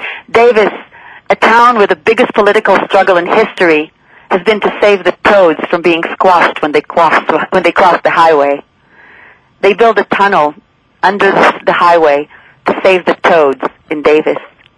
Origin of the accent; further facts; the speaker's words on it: Jerusalem, Jerusalem District, Israel; I grew up in Jerusalem, a divided city where the buildings are made of chiseled stones, Evan Yerushalmit, Jerusalem stone, white, cream, many shades of gray.